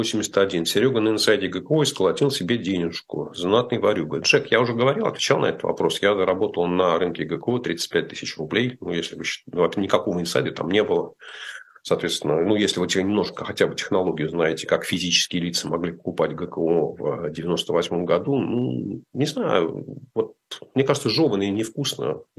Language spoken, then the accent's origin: Russian; Moscow, Russia; moved away as an adult; Да, я родился в Подмосковье и практически там всю свою взрослую жизнь прожил в Москве до отъезда из России. Поэтому да, я считаю себя москвичом.